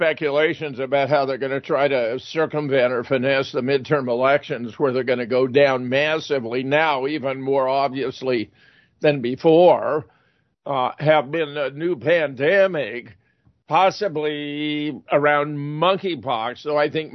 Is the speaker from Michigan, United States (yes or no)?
no; South Pasadena, California, United States; I noticed a lot of the homes in Arcadia, not far from where I grew up in South Pasadena, had been bought by Chinese